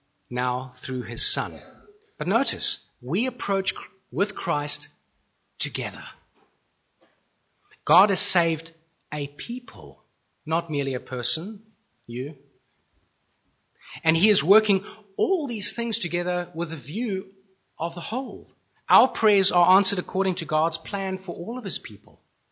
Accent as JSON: {"language": "English", "country": "South Africa", "said": "We are connected to one another far more than what connects us as fellow South African citizens."}